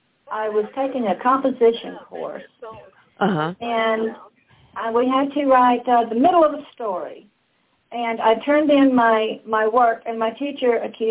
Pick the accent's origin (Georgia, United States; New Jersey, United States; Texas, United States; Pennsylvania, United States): Georgia, United States; Well, I was born and raised in Georgia.